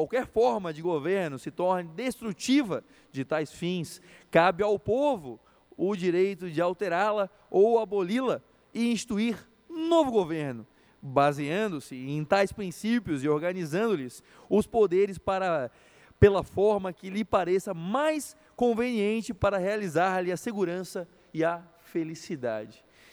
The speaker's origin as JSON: {"language": "Portuguese", "region": "Santa Catarina", "country": "Brazil", "said": "como catarinense"}